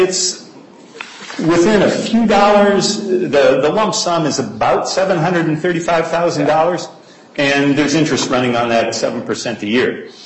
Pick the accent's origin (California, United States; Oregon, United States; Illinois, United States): Illinois, United States; Chicago; But I'm colloquial, too, because I'm from Chicago.